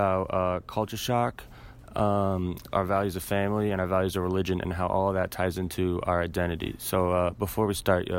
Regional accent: Massachusetts, United States; I identify that I'm from Boston, even though I'm really from the suburbs of Boston. And I identify as an Irish American because even though Irish is my heritage, I'm still born in America and raised in America.

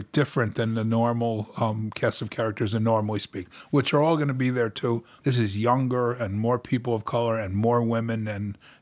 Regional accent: Watervliet, New York, United States; And I grew up in Watervliet.

